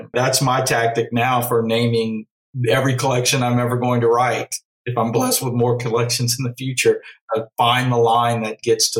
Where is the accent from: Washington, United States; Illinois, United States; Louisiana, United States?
Louisiana, United States; Bayou Cane; now in Hammond, United States; I always say Houma. I always say Bayou Cane, actually, because that's where people from Houma know I'm from Bayou Cane.